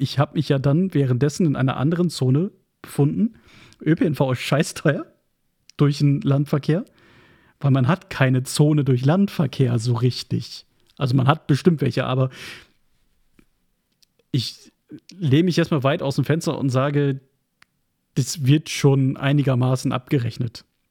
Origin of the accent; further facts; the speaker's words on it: Oldenburg, Lower Saxony, Germany; meiner Heimatstadt Oldenburg. Und ich fahre diese Strecke täglich nach Oldenburg. Täglich.